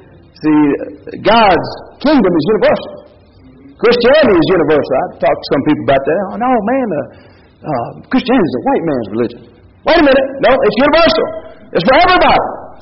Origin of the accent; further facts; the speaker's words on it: Tennessee, United States; I'm from East Tennessee at that point, and I hadn't seen much of the world, so I had kind of a myopic provincial view of the world